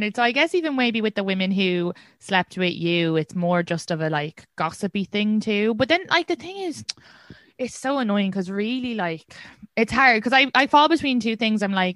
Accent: Leinster, Ireland; now in New York, United States; I'm from Kildare.

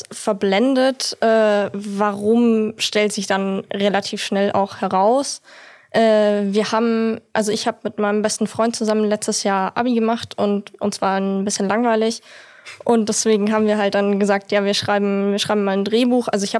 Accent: Munich, Bavaria, Germany; Also ich komme aus München

